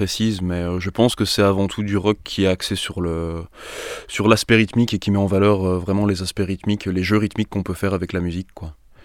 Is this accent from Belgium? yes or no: yes; Belgium; Denis et moi-même, nous sommes de Belgique.